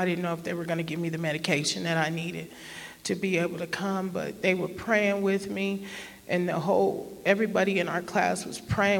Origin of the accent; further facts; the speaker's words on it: Aurora, Colorado, United States; I'm from Aurora, Colorado.